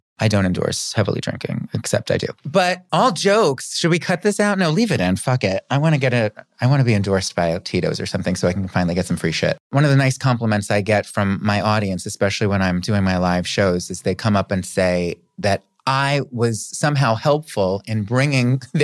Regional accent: Florida, United States; also born or lived in Long Island; Technically, I'm a New Yorker. I was born on Long Island, but then we moved to South Florida. See, I still say Florida, when I was about 9 years old, and then stayed there for 11 years.

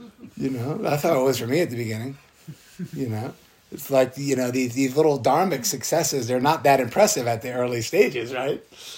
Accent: New England, United States; I like to use the story because I'm from New England and I love New England maple syrup.

